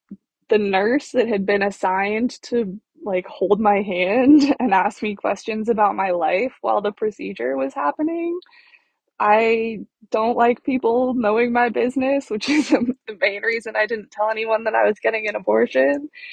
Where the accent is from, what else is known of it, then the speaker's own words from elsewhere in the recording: California, United States; And I still think the universe that I grew up in California and not somewhere where you have to leave the state to get an abortion.